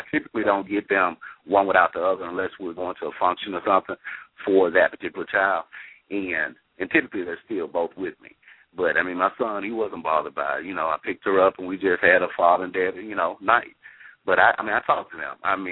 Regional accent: Memphis, Tennessee, United States; I was raised in South Memphis, in the hood, but my dad wasn't in the home for after a certain period, but he was a politician.

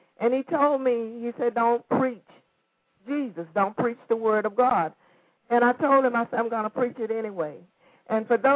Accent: the South, United States; I'm from the South, amen, and I love good old soul food

